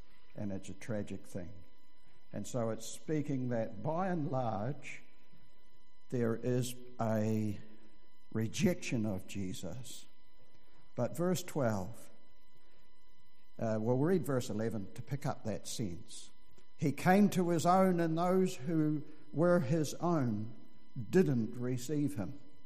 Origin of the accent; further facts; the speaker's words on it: New Zealand; And I grew up in the Catlins in the bush country.